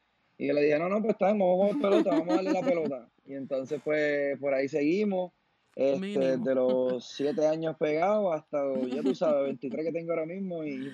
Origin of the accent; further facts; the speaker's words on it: Vega Baja, Puerto Rico; also born or lived in Manatí; Sí, yo nací en Manatí, me crié entre Vega Baja y Vega Alta.